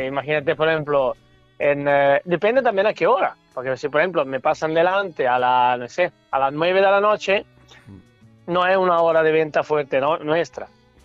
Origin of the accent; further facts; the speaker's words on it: Monza, Lombardy, Italy; yo son 15 años que vivo aquí. Creo que ya conozco el 90%. Conozco casi más gente aquí que en Monza. Yo soy de Monza.